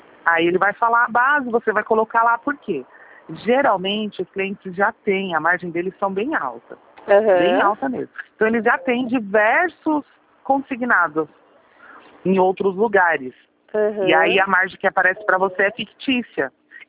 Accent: Sorocaba, São Paulo, Brazil; eu sou de Sorocaba.

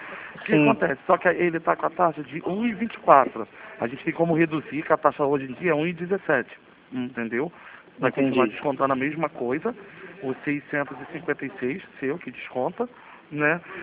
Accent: Madureira, Rio de Janeiro, Brazil; Eu sou daqui de Madureira.

